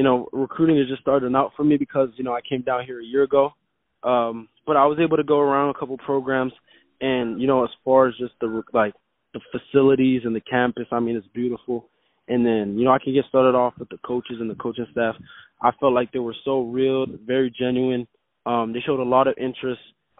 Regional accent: Montreal, Quebec, Canada; it's my first spring ball where I come in with a name because I'm from Montreal originally.

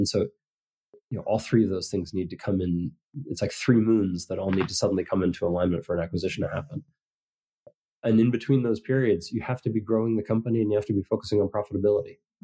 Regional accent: California, United States; I mean, I had always grown up in the shadow of the Google buildings, you know, growing up in the Bay Area.

